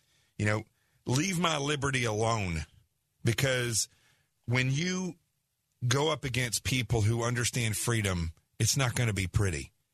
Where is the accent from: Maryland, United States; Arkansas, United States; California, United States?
Arkansas, United States; accent: southern; now in New York City, United States; My accent is really messed up, but what's crazy is when I go home and talk to my friends and family back in Arkansas, it just, the southern just comes right back out.